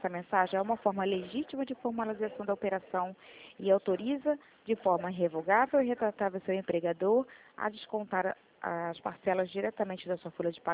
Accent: Caxias, Brazil; sou de Caxias

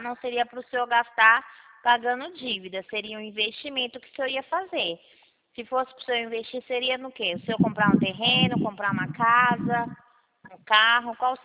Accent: Rio Claro, São Paulo, Brazil; Ah, eu também sou daqui do Rio Claro.

